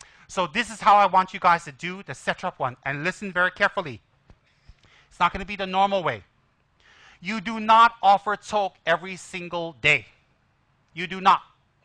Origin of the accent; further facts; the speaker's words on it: Tibet, China; English is a second language; Because I'm from Tibet. Don't got calculator.